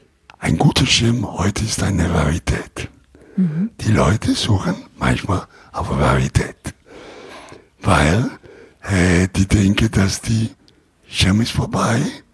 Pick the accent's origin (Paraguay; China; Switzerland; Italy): Italy; Rome, Lazio; German is a second language; Aber ich komme aus Rom